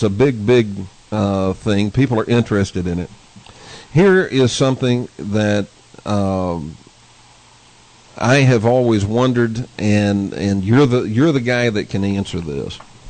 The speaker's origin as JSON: {"language": "English", "town": "Dallas", "region": "Texas", "country": "United States", "tie": "born or raised there", "said": "I grew up in Dallas, Texas"}